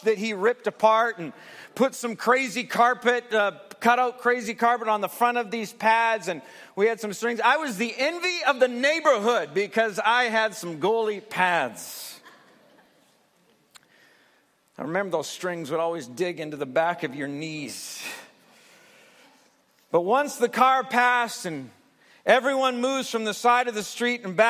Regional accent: Canada; Shinny is the game that we play as Canadians.

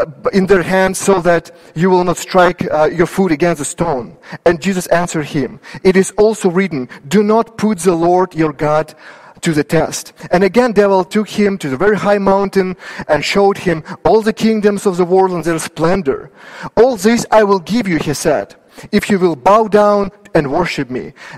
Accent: Ukraine; now in Canada; I remember when I lived in Ukraine, my family and I, we moved from Ukraine about 10 years ago.

